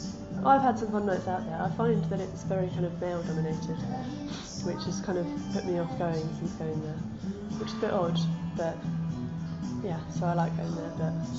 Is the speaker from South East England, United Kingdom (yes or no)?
yes; Haslemere, South East England, United Kingdom; now in Brighton, United Kingdom; Haslemere in Surrey, which is shit in comparison to Brighton. It's, yeah. Yeah, very conservative, very boring town.